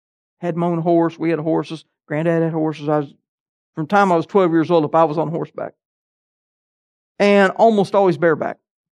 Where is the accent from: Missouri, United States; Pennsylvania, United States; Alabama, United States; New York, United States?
Alabama, United States; also born or lived in Tennessee; Not professionally, but I grew up in Alabama. We played football all the time. Moved to Tennessee.